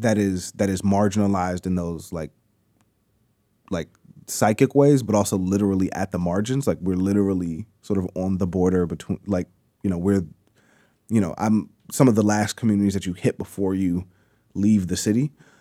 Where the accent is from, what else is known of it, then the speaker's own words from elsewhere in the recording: Chicago, Illinois, United States; you say, oh, yeah, I'm from West Pullman. Folks are like, oh, where is that?